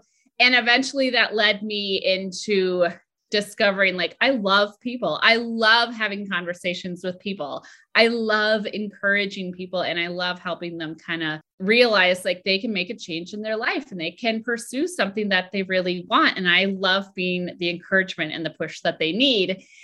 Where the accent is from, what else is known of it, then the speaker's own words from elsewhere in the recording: Minnesota, United States; So I grew up in Minnesota and I went to college at home.